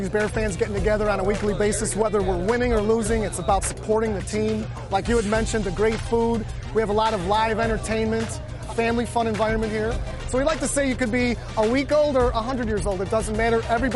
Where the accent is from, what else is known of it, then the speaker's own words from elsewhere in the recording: Chicago, Illinois, United States; I grew up about 4 miles away in the Bridgeport area by White Sox Park.